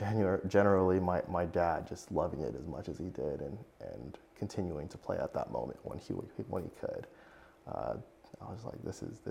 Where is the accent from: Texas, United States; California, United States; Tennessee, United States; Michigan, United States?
California, United States; Monterey Park; I grew up in Monterey Park, Alhambra area, that San Gabriel Valley. It's a little bit smaller.